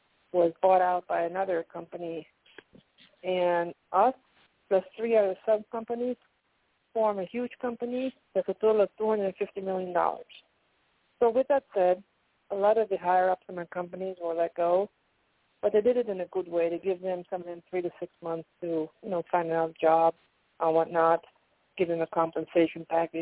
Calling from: Pennsylvania, United States; I'm calling from PA, Pennsylvania, sorry.

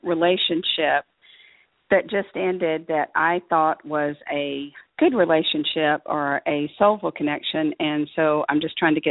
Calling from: Atlanta, Georgia, United States; I'm calling from Atlanta.

